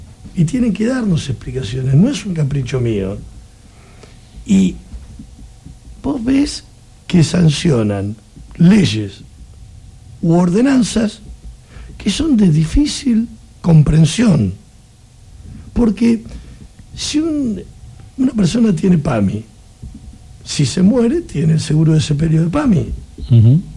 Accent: Argentina; en mi país, en mi Argentina. Uh-huh. Yo soy muy argentino.

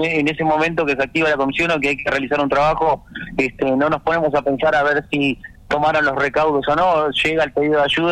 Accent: Tierra del Fuego, Argentina; porque yo obviamente soy fueguino, conozco, estoy acá, mi familia está desde hace mucho tiempo acá, yo soy fueguino

